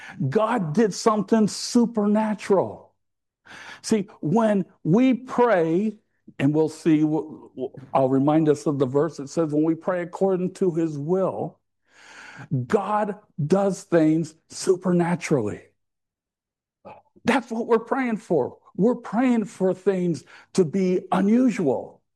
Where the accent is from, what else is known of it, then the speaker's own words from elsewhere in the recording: United States; I'm American.